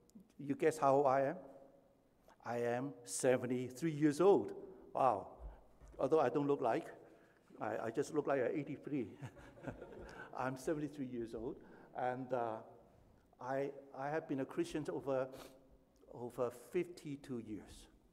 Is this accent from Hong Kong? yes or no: yes; Hong Kong; now in Canada; I was born and raised in Hong Kong.